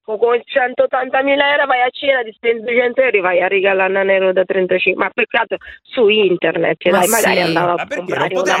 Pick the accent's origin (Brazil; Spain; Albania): Brazil; Italian is a second language; Io sono nata in Brasile, sono brasiliana.